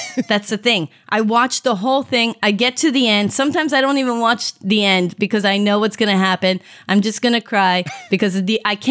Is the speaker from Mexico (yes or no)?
yes; Mexico; I grew up in Mexico.